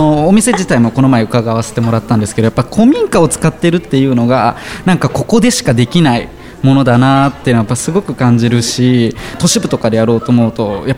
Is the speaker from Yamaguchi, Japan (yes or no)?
yes; Yamaguchi, Japan; 僕は山口県出身で、ちょっと似ているんですけど、高校卒業までは山口県で、大学と上京と同時に、約5年近く東京にいて、6年前に移住してきました